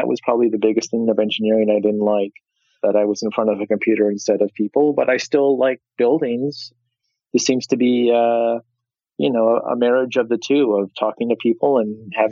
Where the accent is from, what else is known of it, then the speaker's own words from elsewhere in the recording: Midwest, United States; And just as a side note, I'm from the Midwest. So that's kind of the holy grail of success, I guess, is being an engineer.